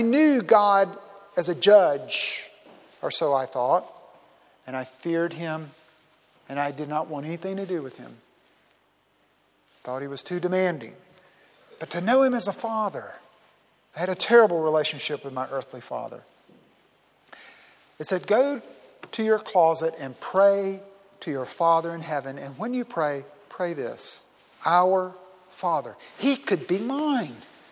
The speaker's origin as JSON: {"language": "English", "region": "South Carolina", "country": "United States", "tie": "born or raised there", "said": "Growing up in South Carolina, I wanted, when it came time to go to college, I wanted to go as far away geographically from my home as I possibly could."}